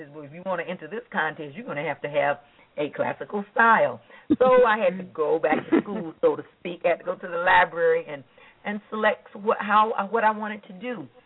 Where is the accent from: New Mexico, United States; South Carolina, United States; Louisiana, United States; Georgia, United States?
Georgia, United States; Yes, he's from Virginia. I'm from Georgia.